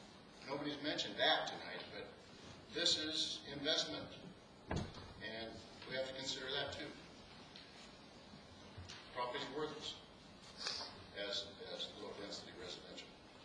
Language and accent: English; Maloney's Grove, Washington, United States; Born and raised on Maloney's Grove.